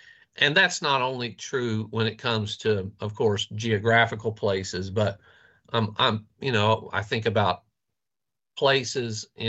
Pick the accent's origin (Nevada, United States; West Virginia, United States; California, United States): West Virginia, United States; now in Arizona, United States; I grew up in West Virginia. My world was fairly small growing up.